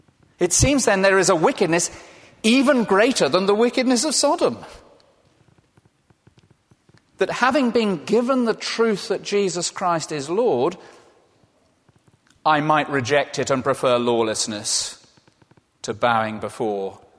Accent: South West England, United Kingdom; growing up in the West Country, of course, we had a huge number of storms.

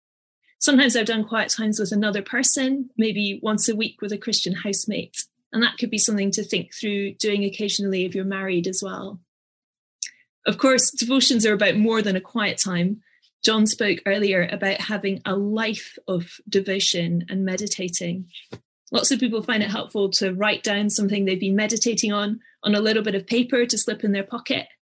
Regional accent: Scotland, United Kingdom; It's a Highland cow because I'm Scottish.

